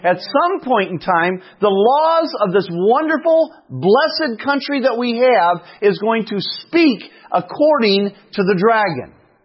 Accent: United States; I don't know about you, but I thank God I'm an American today.

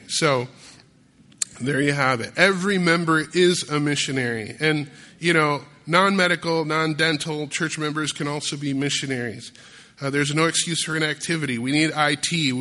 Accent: Grand Rapids, Michigan, United States; I remember growing up in Grand Rapids, Michigan, which is Christian Reformed Church Central, Dutch Christian Reformed Church Central.

